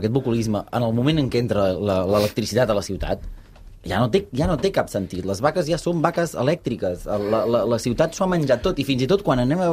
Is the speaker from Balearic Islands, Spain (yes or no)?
no; Barcelona, Catalonia, Spain; Jo sóc de Vallcarca. Doncs què som? Som ciutat o som muntanya? Estem ja al límit.